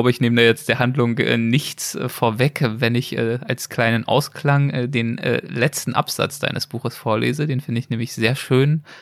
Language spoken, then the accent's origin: German; East Germany, Germany; Ich als DDRler höre das natürlich sehr gern, aber ja.